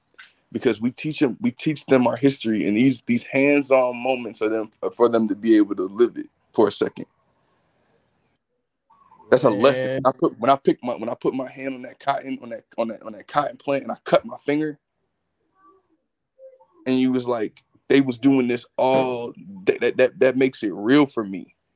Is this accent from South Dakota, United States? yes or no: no; North Carolina, United States; I went to a white school. I'm from North Carolina. I went to a white school.